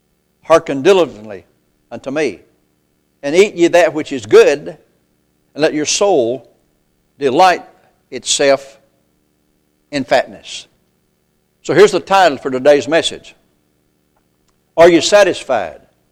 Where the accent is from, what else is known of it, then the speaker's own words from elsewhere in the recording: Arkansas, United States; I'm from Arkansas and I say thee, amen.